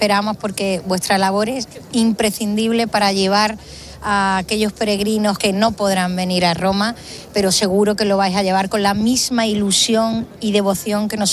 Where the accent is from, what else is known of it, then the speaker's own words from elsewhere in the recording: Andalusia, Spain; cómo se vive nuestra fe en mi tierra, en Andalucía